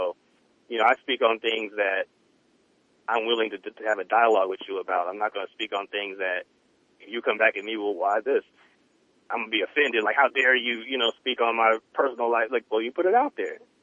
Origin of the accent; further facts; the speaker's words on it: California, United States; moved away; Oh, I mean, well, obviously I'm from the Bay. Shit, man. Like, honestly, I left the Bay in 2000